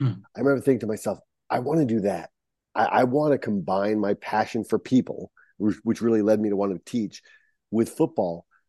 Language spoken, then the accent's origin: English; Barrington, Rhode Island, United States; Yeah, born and raised in Barrington, Rhode Island.